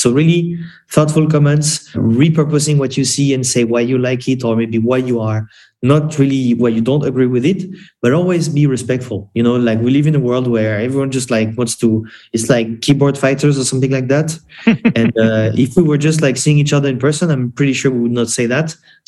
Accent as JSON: {"language": "English", "country": "France", "said": "In France, for example, I'm from France."}